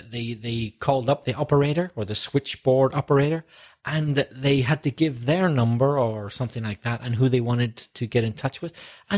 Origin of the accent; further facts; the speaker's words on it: Belfast, Northern Ireland, United Kingdom; I certainly did, yeah. And my mum kept the milkman on as long as she could until I think the company just stopped and went out of business.